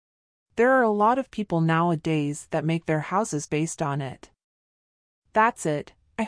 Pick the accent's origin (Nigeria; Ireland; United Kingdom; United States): United Kingdom; England; moved away as an adult; now in Canada; I'm from England, but I'm living in Canada now. I came to Canada 3 years ago